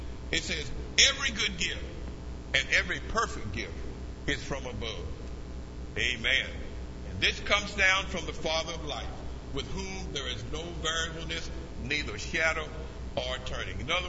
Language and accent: English; Abilene, Texas, United States; Growing up in Abilene, Texas, a little boy, one of the things that our parents always taught me and my two sisters